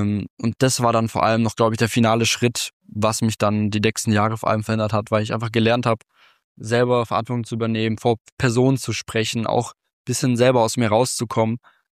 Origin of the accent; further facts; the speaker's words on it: Crailsheim, Baden-Württemberg, Germany; Ich komme aus Crailsheim. Ist eine Kleinstadt in Baden-Württemberg an der bayerischen Grenze. Und da bin ich auch jetzt aufgewachsen.